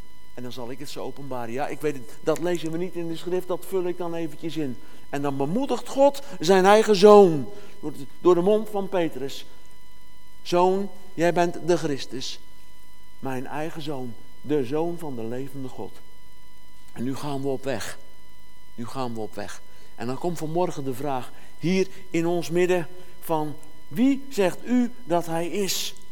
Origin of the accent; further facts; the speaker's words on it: Dordrecht, South Holland, Netherlands; Ja, ik kom uit Dordrecht, daar zeggen we dode